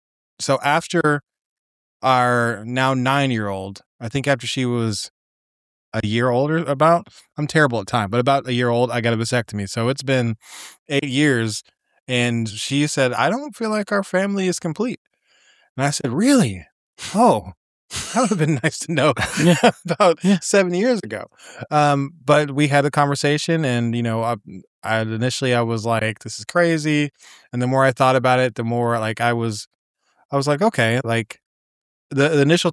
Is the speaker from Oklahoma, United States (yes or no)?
yes; Oklahoma, United States; moved away as an adult; now in Baldwinsville, United States; I guess I can no longer say I'm new to Baldwinsville, but I'm fairly new to New York. I came from Oklahoma. I've been here a little over a year now.